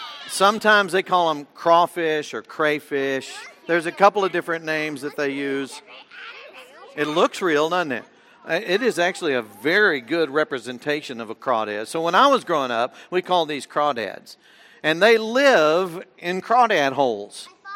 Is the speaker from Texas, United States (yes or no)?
yes; Texas, United States; growing up in North Texas and going to my grandparents in North Louisiana